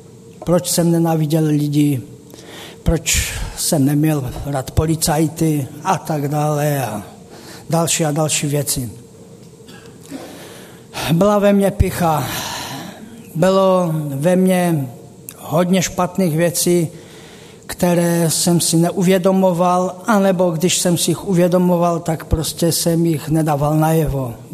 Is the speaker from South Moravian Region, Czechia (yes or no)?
no; Třinec, Moravian-Silesian Region, Czechia; now in Hradek, Czechia; pocházím z Třince a teď momentálně bydlím v Hradku, kde jsou už asi tak půl roku.